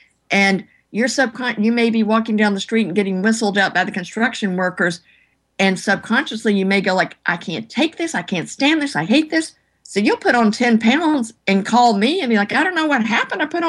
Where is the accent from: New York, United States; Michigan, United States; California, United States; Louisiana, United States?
Louisiana, United States; I'm from Louisiana.